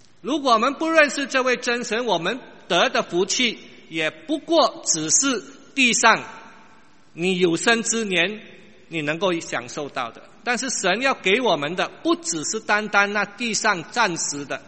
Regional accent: China; 我们中国人或者我们华人

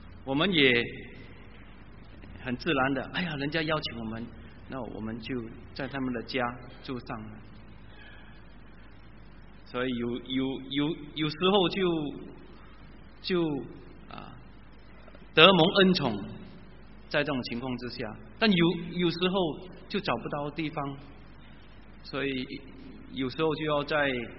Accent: Singapore; 我是新加坡来了，我来这里我来这里培训啊，我来这里培训。你住在哪里？哦，我是住在一个乡村，那个时候那个乡村叫丹中 Glen 海南村啊

